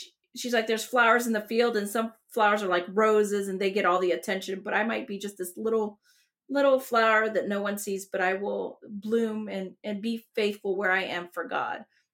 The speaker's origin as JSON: {"language": "English", "town": "Ceiba", "country": "Puerto Rico", "tie": "born or raised there", "first_language": "Spanish", "second_language": "English", "said": "I was born in 1978 in Ceiba, Puerto Rico, Spanish first, grew up poor"}